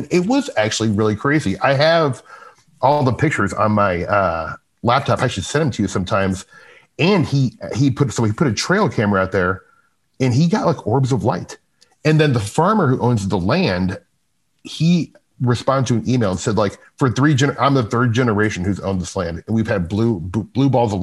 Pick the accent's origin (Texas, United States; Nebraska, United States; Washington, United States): Nebraska, United States; Omaha; hey, I'm a writer from Omaha and I'm researching this.